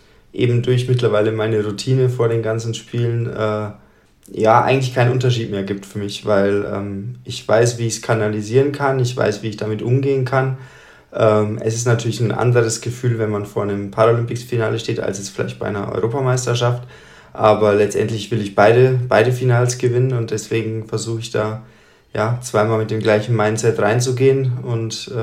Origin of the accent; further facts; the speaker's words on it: Bavaria, Germany; Ich bin in diesem Seelendorf geboren. Aufgewachsen bin ich tatsächlich in der Nachbarstadt von Zwiesel. Das ist Fichtach im Bayerischen Wald.